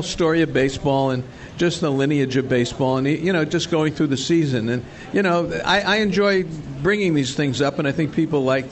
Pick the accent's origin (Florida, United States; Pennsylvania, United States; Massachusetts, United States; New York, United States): Florida, United States; Miami; I grew up in Miami.